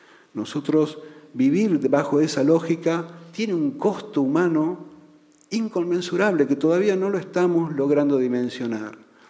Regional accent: Argentina; Yo vengo de Argentina, nosotros hemos tenido una experiencia neoliberal por primera vez elegida por el pueblo

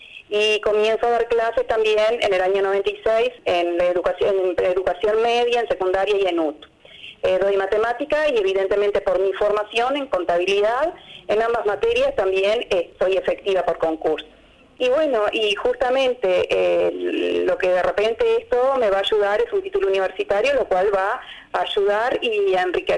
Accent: Melo, Cerro Largo, Uruguay; porque soy de Melo

